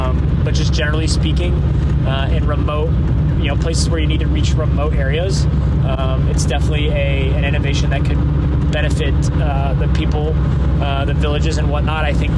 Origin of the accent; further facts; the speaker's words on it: South Dakota, United States; I'm originally from South Dakota.